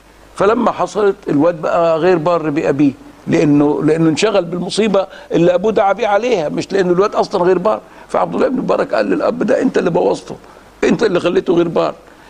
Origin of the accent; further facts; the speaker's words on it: Egypt; لغاية دلوقتي عندنا في مصر السبوع